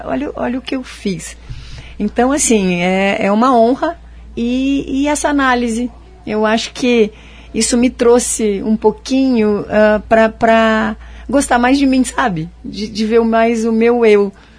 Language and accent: Portuguese; Maringá, Paraná, Brazil; Não, eu sou Maringá, sou daqui de Maringá.